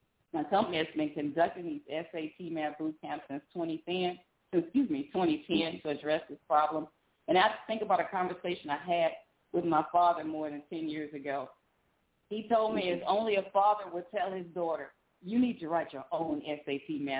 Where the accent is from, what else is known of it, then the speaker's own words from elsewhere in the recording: Baton Rouge, Louisiana, United States; I am proud to say I'm from South Baton Rouge, Louisiana.